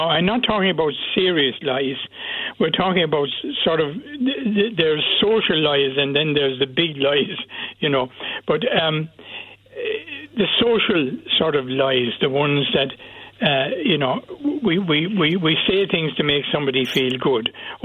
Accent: Cork, Munster, Ireland; I grew up in Cork, and it was a gossipy society

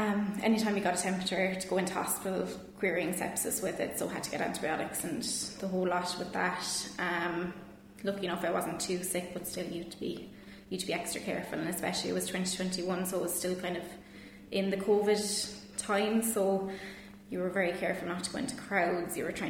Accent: Munster, Ireland; now in Cork, Ireland; I'm from Larrick-on-Pon, near Listowel in County Kerry, and I'm a nurse up in COH in Cork in the baby ward.

